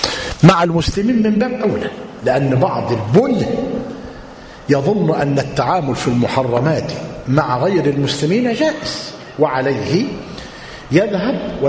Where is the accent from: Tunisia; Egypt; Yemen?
Egypt; تعال بقى انظر إلى بلادنا مصر